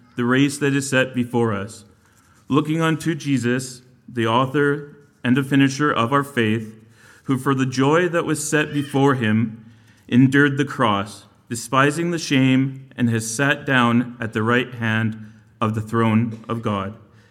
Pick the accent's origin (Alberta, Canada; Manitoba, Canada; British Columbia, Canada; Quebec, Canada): British Columbia, Canada; Campbell River; I was born and raised in Campbell River, B.C.